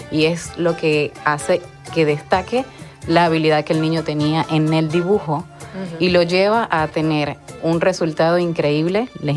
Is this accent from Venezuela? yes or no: yes; Venezuela; now in Panama; Salí de Venezuela en el 2015, llego a Panamá y es un país que me abre por primera vez las puertas y es la primera vez que emigro, ¿no?